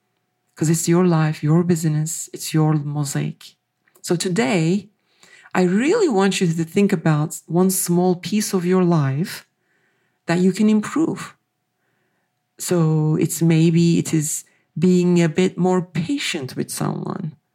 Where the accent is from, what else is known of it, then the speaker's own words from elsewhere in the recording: Turkey; now in United States; I was born and raised in Turkey. That's a country known for its rich culture and the history and its mosaics. So that heritage has shaped me in profound ways. So today, I do live in the United States